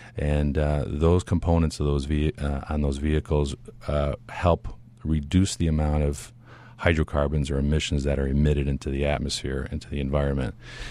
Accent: Detroit, Michigan, United States; I grew up in Detroit, and I had a tier one automotive company called Expert Automotive

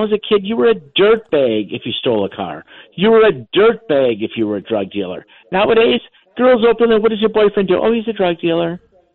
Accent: River Hills, Wisconsin, United States; when I was growing up in River Hills, my parents struggled a little bit

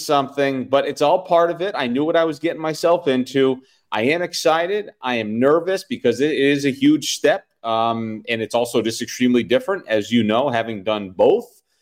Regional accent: New York, United States; somebody that I really look up to growing up in New York. You know, no secret, I grew up a Mets fan because I would listen to them on the radio.

